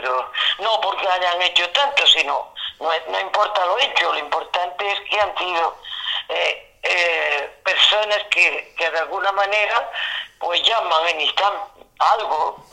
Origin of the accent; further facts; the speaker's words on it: Istán, Andalusia, Spain; lo he hecho pensando en el bien de mi pueblo, que era lo que me importaba. Mm. Que Istán sobresaliera y se escuchara.